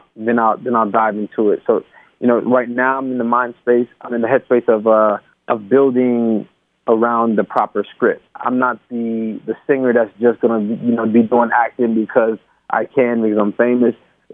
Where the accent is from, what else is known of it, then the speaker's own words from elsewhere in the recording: Haiti; I'm from Haiti, and compas are our big music that we have there.